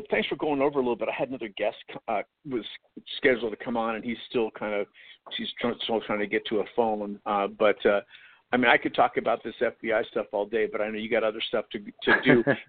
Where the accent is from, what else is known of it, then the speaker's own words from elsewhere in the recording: Seattle, Washington, United States; when I was a kid growing up in Seattle